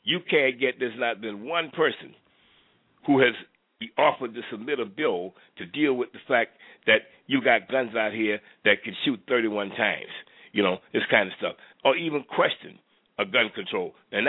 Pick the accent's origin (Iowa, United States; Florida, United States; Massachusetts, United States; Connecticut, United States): Florida, United States; I grew up in Florida. I grew up in a hunting community. Everybody had guns.